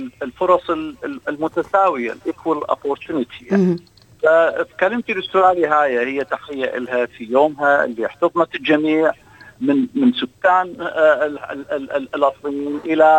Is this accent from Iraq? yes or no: yes; Iraq; now in Australia; مستوى كوني عراقي الأصل